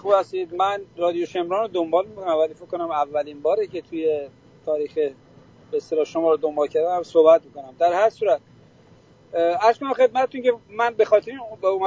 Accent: Iran; بله آذری هستم، من افتخارم میکنم آذری هم، افتخارم میکنم ایرانی هم.

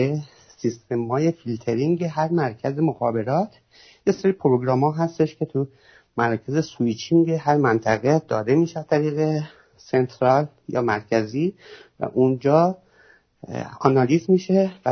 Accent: Iran; moved away; چون خیلی وقت از ایران اومدم دیگه اطلاعی ندارم

